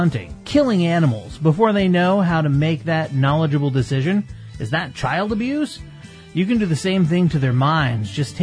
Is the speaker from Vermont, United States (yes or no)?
yes; Vermont, United States; No, I'm from Vermont. I'm from New England.